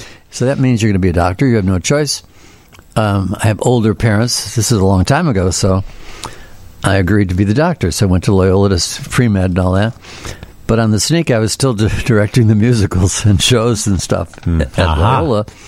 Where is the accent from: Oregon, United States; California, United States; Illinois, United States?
Illinois, United States; Chicago; Yes, I went to Boys Catholic High School, Weber High School. I'm born in Austin on the west side.